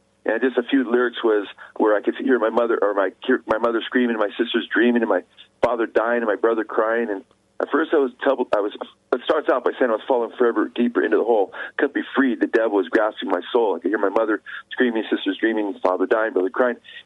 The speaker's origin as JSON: {"language": "English", "region": "California", "country": "United States", "said": "I didn't know what a timber town was. I'm from Southern California."}